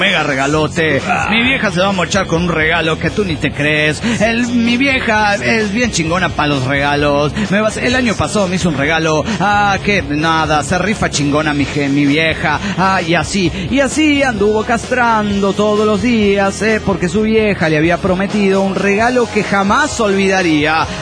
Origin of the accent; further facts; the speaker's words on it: Mexico City, Mexico; Soy el anestesiólogo del DF mexicano.